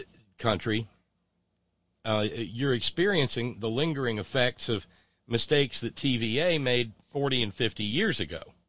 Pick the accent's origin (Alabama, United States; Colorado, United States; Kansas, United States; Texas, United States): Alabama, United States; The town I grew up in Alabama is the same way.